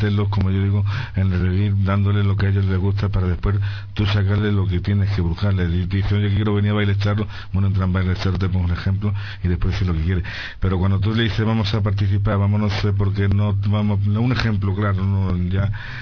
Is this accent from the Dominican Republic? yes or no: no; Córdoba, Andalusia, Spain; Yo, la verdad, vengo de otro sitio, de otras tierras. Cuando voy a mi pueblo, que soy de Córdoba